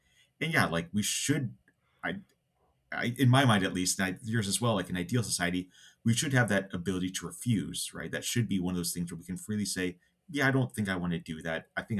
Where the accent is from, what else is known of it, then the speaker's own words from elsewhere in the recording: United States; now in Canada; I'm an American dual citizen, U.S. Canadian.